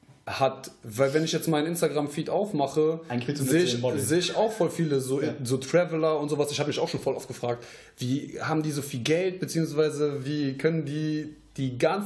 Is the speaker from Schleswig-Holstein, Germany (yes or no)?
no; Troisdorf, North Rhine-Westphalia, Germany; Weil wir kommen aus Troisdorf jetzt.